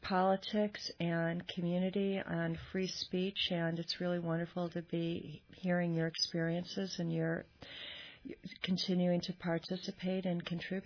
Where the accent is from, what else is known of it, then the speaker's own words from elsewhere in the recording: Chicago, Illinois, United States; I came from Chicago.